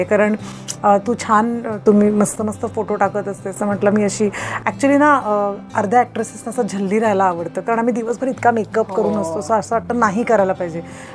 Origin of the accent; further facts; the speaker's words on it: Mumbai, Maharashtra, India; माझं बालपण गिरगावात आणि माझं आजोळ शिवाजी पार्कला होतं. सो माझं खूप on off Shivaji park Girgaon असं व्हायचं. गिरगावात मी राहायचे